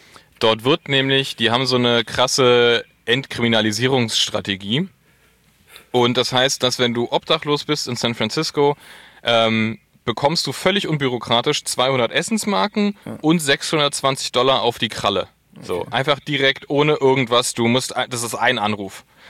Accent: Berlin, Germany; Ich bin ja als Berliner, bin ich ja, dachte ich, Kummer gewöhnt so.

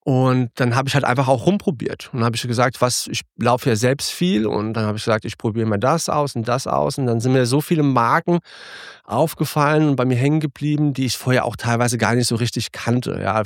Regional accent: Germany; born or raised there; also born or lived in Sweden

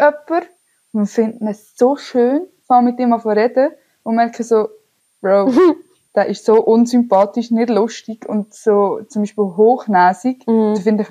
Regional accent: Switzerland; accent: Swiss German; first language Swiss German; gleich eine Schweizerin. Ich muss ja nicht alles auf Englisch haben. Also es ist so, es ist ja gleich meine Muttersprache.

